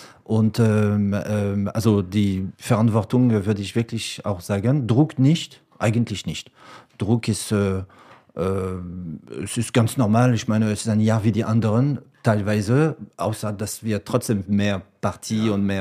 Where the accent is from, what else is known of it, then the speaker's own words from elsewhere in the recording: Saumur, Pays de la Loire, France; German is a second language; Also ich bin in Sumur geboren und habe in Sumur, bin aufgewachsen in Sumur. Ich bin geboren 500 Meter weit weg von der Kellerei.